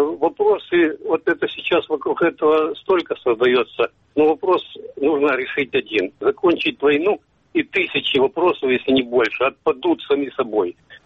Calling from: Sloviansk, Donetsk Oblast, Ukraine; Добрый день … Славянск.

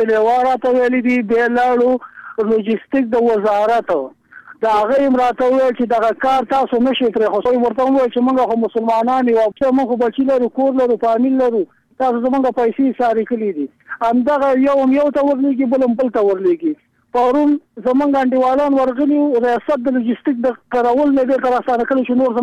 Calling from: Kunar, Afghanistan; ما د کونړ نه ټلیفون کړی دی.

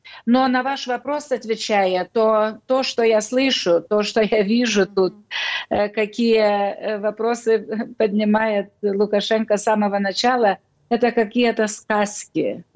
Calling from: Brussels, Belgium; Вот как раз сейчас мы в Европарламенте, я говорю из Брюсселя

